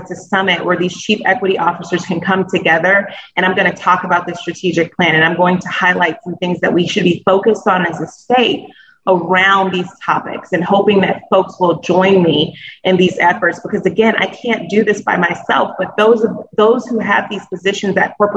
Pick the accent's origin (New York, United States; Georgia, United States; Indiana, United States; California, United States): Indiana, United States; it's important to me because I'm from Indiana, and I firmly believe that every single Hoosier should have access to the tools necessary to live their best life.